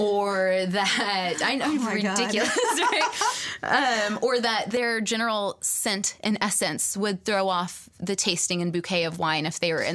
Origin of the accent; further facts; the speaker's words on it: Texas, United States; And speaking as a Texan